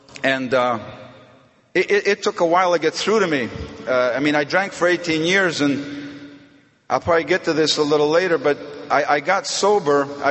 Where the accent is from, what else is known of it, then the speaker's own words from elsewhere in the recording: Toronto, Ontario, Canada; moved away as an adult; also born or lived in Montreal / Manitoulin Island; I'm Canadian. Born in Toronto, and I lived my first 27 years in Canada. A little bit of Montreal, a little bit of Manitoulin Island. Geographic cures, right? And then it took me south to the United States, where I spent 35 years.